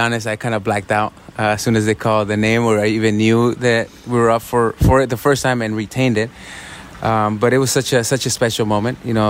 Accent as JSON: {"language": "English", "town": "Napa", "region": "California", "country": "United States", "tie": "born or raised there", "said": "a little bit of what I went through growing up in Napa"}